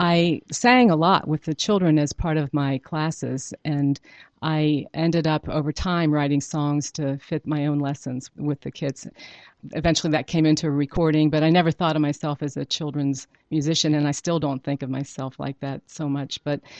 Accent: Cincinnati, Ohio, United States; I'm from Cincinnati.

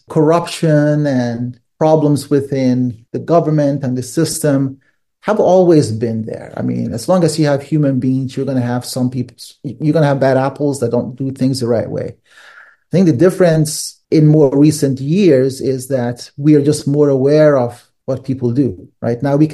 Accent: Nigeria; It definitely was the case when I was growing up in Nigeria.

